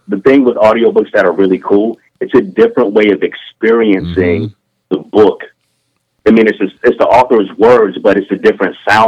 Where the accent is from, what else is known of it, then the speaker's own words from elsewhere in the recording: Florida, United States; And I'm traveling to my home state, Florida, to hang with my mom, but I'm taking her to her home state, Alabama.